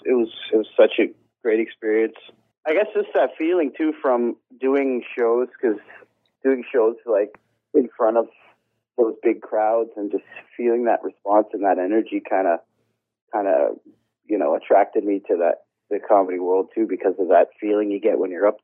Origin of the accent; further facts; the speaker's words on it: Ottawa, Ontario, Canada; I mean, I'm from Ottawa originally, so it's like I was like a teenager all over again.